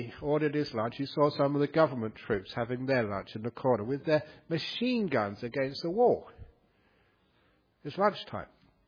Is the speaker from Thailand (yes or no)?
yes; Northeast Thailand, Thailand; I remember just growing up in Northeast Thailand. And basically, Northeast Thailand is Laotian culture.